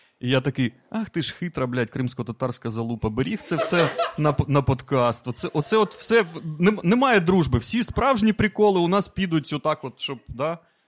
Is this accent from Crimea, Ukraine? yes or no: yes; Crimea, Ukraine; Або, як кажемо ми, кримські татари.